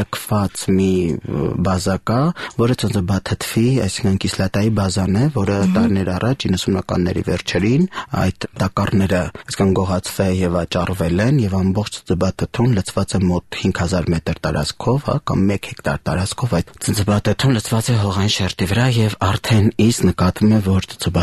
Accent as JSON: {"language": "Armenian", "town": "Jrarat", "region": "Armavir Province", "country": "Armenia", "tie": "born there", "said": "ես ինքս ծնվել եմ հենց Ջրառատ համայնքում"}